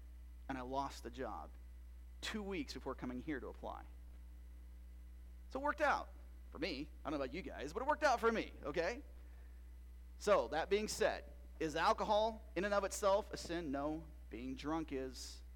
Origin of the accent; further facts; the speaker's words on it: Missouri, United States; I lost a job at a church in Missouri, 30 minutes from my hometown